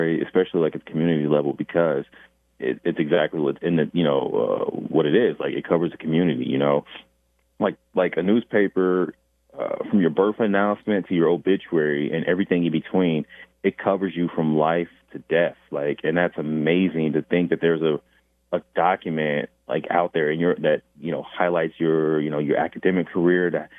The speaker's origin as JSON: {"language": "English", "town": "Kansas City", "country": "United States", "lives_now": "Iowa, United States", "said": "Like, I'm from Kansas City and I'd never been on a farm until I moved to Iowa."}